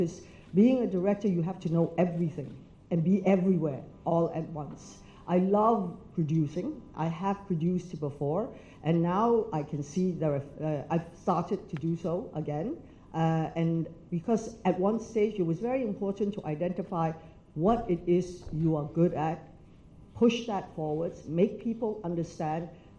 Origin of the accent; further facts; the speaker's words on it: Ipoh, Perak, Malaysia; So growing up in Malaysia, that's something